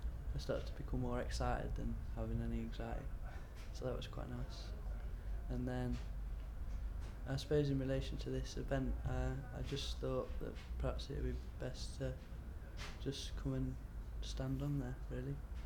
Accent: Derby, East Midlands, United Kingdom; now in Manchester, United Kingdom; my age is 29 and I'm originally from Derby, living in Manchester.

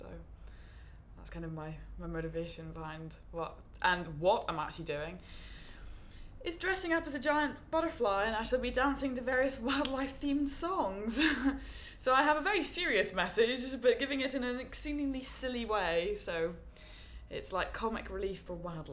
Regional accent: Greyabbey, Northern Ireland, United Kingdom; I'm 29, and I'm from Gray Abbey in Northern Ireland.

